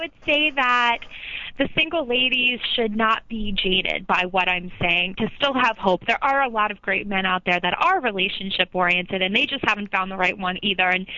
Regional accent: New Jersey, United States; Well, I grew up in New Jersey, just about 25 minutes outside. I went to college in New Jersey.

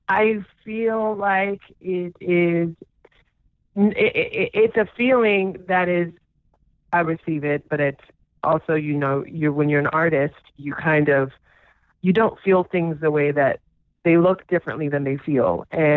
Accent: Columbus, Georgia, United States; now in New York, United States; but I'm from Atlanta, Georgia, a small town outside of Atlanta called Columbus, Georgia. So Atlanta by way of Columbus. But I moved to New York to pursue my career in theater and music.

